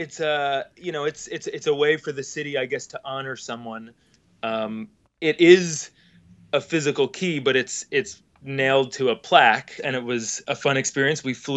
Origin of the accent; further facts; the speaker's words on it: Philadelphia, Pennsylvania, United States; So this is … speaking. I'm from Philly and the surrounding areas of Philly.